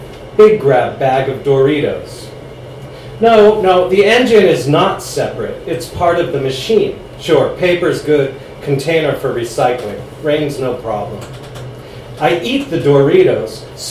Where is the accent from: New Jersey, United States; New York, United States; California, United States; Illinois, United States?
New Jersey, United States; I grew up in New Jersey. I'm about to tell you all about it. I have a lot of local references in my poems.